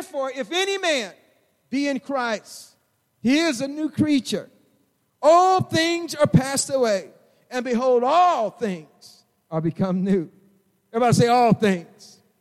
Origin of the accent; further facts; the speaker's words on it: Atlanta, Georgia, United States; when I was growing up in Atlanta, Georgia, you know, I stuttered as a young boy growing up